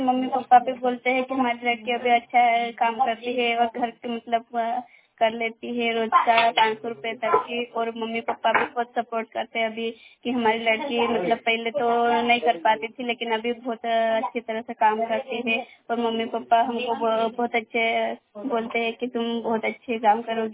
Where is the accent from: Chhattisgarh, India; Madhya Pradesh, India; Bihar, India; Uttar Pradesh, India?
Madhya Pradesh, India; Saikhra Khurd; और मैं ग्राम साइखरा खुर्दे से हूँ और अभी बोल रही हूँ खंडवा जिले से।